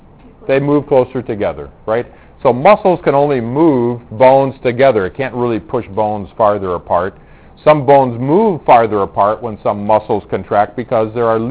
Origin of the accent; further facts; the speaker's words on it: Chicago, Illinois, United States; I grew up in Chicago, and we would get snow all the time in the wintertime